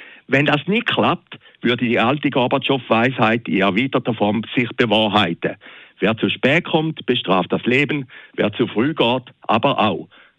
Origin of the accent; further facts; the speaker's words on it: Zurich, Switzerland; Und als Zürcher fragt man sich, was spielt denn Zürich, wo immerhin noch FIFA-Weltsitz ist